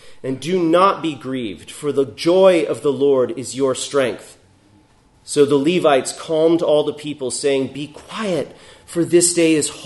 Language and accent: English; New York, United States; a very typical Sunday at our house growing up in Oswego County, New York